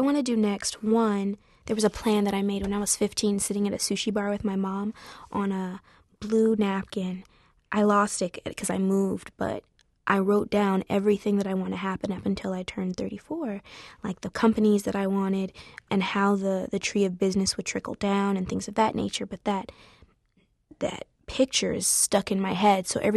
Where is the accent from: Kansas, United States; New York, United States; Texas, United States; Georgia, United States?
Georgia, United States; Atlanta; I was raised in Atlanta, Georgia, and there are things that are stuck with me that I will never do because my mom or dad will come at me through the phone.